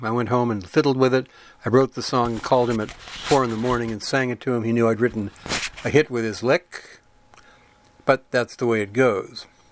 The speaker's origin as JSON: {"language": "English", "town": "Lubbock", "region": "Texas", "country": "United States", "tie": "born or raised there", "said": "I grew up in Lubbock, Texas, and it was a ghetto in every sense of the word, but we didn't use that word back then."}